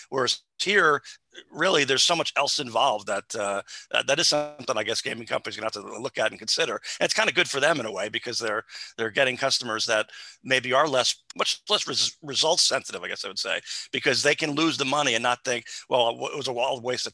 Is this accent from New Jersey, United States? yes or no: yes; New Jersey, United States; yeah, I'm from New Jersey also, Ed